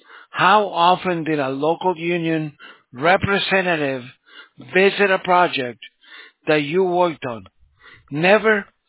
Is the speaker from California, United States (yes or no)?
yes; San Francisco, California, United States; I'm from San Francisco, California.